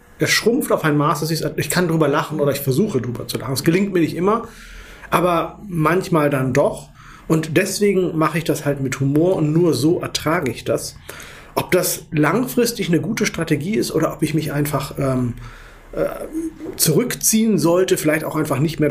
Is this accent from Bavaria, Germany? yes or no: no; Hollern-Twielenfleth, Lower Saxony, Germany; Ich bin dann im Dorf in Norddeutschland groß geworden, Holland-Thielenfleet.